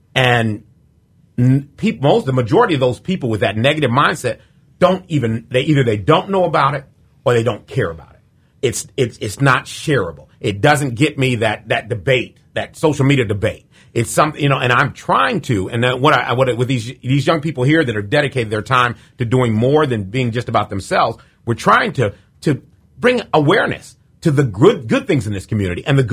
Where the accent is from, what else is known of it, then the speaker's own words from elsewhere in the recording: Galesburg, Illinois, United States; My new mindset is treat my hometown like I'm a tourist. That means look for something every day with a tourist mindset. And, man, I mean, Galesburg's got a lot of things.